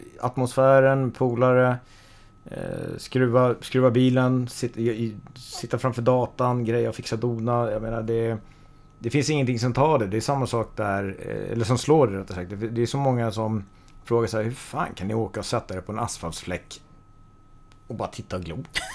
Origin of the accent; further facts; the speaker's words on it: Vansbro, Dalarna County, Sweden; Kommer upp från Dala-Järna, grannbyn hemma i Vansbro.